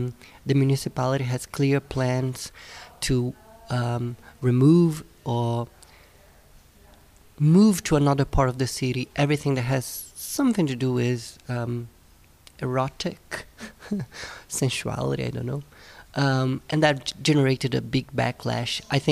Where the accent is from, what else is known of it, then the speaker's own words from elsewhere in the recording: Brazil; English is a second language; I'm originally from Brazil, so I did a lot of editing for documentaries that went to the public broadcast in Brazil.